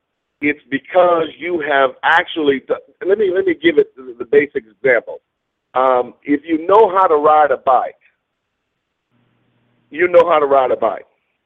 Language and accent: English; Wichita Falls, Texas, United States; we go next week to my hometown of Wichita Falls, Texas